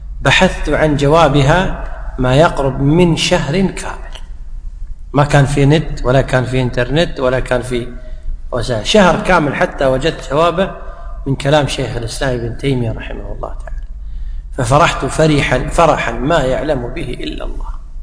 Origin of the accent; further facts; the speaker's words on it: Kuwait; حتى عندنا في الكويت في بعض الشوارع الكاميرات موضوعة شاشاتها في مركز المرور.